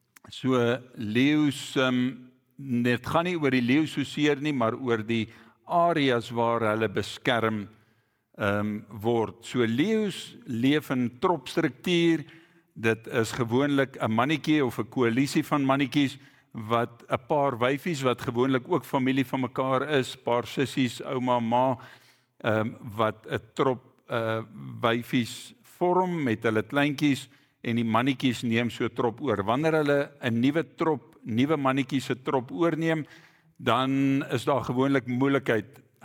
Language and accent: Afrikaans; Hoedspruit, Limpopo, South Africa; Soos die leraar terecht gesê het, ek kom van Hoedspruit af.